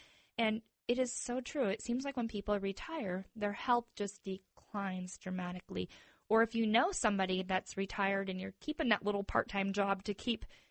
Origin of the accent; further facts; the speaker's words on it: Michigan, United States; now in Las Vegas, United States; I think I grew up in Michigan. We knew all of our neighbors.